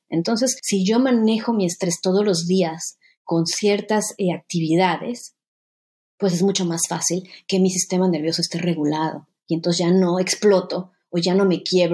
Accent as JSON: {"language": "Spanish", "country": "Mexico", "moved": "yes", "lives_now": "New Zealand", "said": "yo vivo en Nueva Zelanda hace 22 años, yo soy mexicana."}